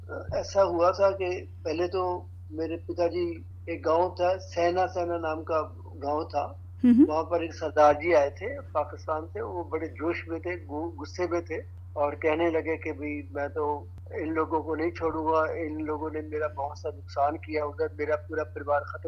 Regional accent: Moga, Punjab, India; हाँ, उस टाइम में मेरी आयु लगभग 6 वर्ष की थी और हम लोग गांव में रहते थे। मेरा गांव है मोगा, मोगा डिस्ट्रिक्ट आजकल पड़ता है

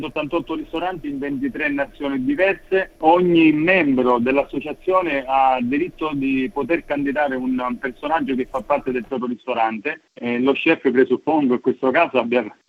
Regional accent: Sicily, Italy; rappresenta la mia regione d'origine, la Sicilia

